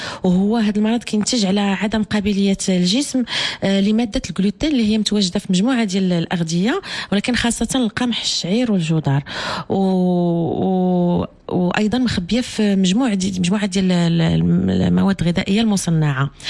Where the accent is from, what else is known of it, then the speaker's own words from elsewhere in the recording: Morocco; حنا مغاربة